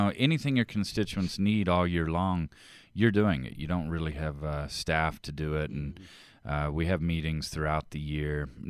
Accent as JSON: {"language": "English", "region": "Texas", "country": "United States", "said": "Yes, I'm from Texas. Went to school in Massachusetts, a small liberal arts college, Williams College"}